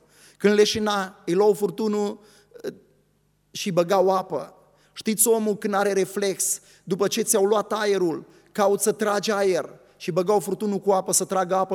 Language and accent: Romanian; Ukraine; sunt din Ucraina